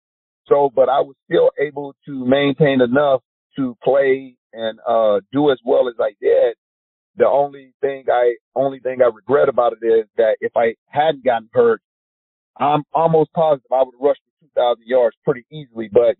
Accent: the South, United States; And again, growing up in the South where I grew up at, I never knew that people who didn't look like you would help you and not want anything from it.

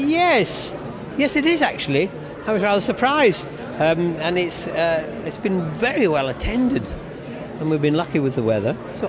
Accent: Scotland, United Kingdom; I'm north. I'm a Scot.

